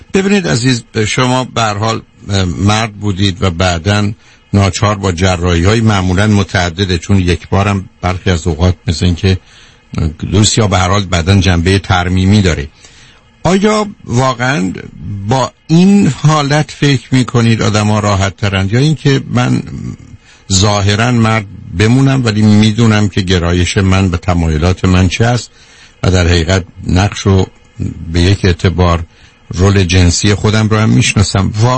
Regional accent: Iran; now in Los Angeles, United States; من به لس آنجلس وقتی از ایران آمدم وارد شدم، یعنی تقریبا 47 سال قبل،

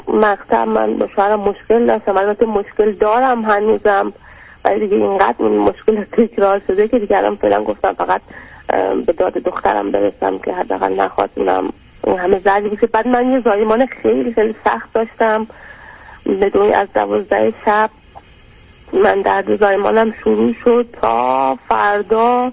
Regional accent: Iran; moved away as an adult; ما 2 ساله که از ایران مهاجرت کردیم اومدیم بیرون.

